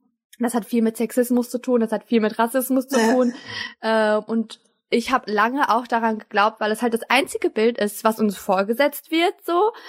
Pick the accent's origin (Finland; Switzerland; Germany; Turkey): Turkey; Ich bin Hijabi, aber trage einen Turban, das passt irgendwie auch nicht. Ich bin Türkin und habe die ganze Welt bereist, es passt irgendwie auch nicht. Ich bin Muslima, aber voll feministisch